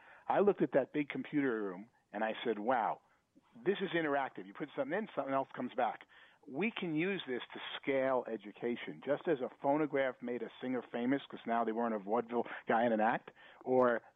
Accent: Long Island, New York, United States; also born or lived in Brooklyn; I was born in Brooklyn, New York, when Brooklyn was not a fashionable place to be, and escaped to Long Island, where I went to high school

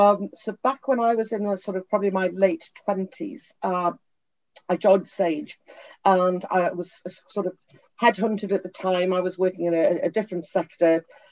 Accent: Newcastle upon Tyne, North East England, United Kingdom; now in Cotswolds, United Kingdom; I am from Newcastle upon Tyne, which I'm very proud of, proud to be a Geordie, but actually living now here in the Cotswolds

